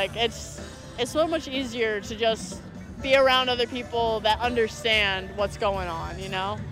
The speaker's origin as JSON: {"language": "English", "region": "Pennsylvania", "country": "United States", "lives_now": "Springfield, United States", "said": "I'm from Pennsylvania, but I moved to Springfield like a couple years ago."}